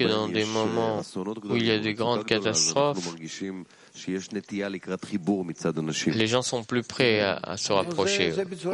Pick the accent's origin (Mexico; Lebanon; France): Mexico; chez nous, au Mexique, disons, et ou surtout au sud, tremblement de terre